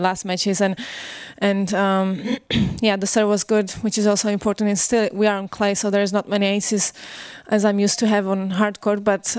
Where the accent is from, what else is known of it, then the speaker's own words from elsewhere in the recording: Prague, Czechia; I'm from Prague, and so I like to see them when I have time off.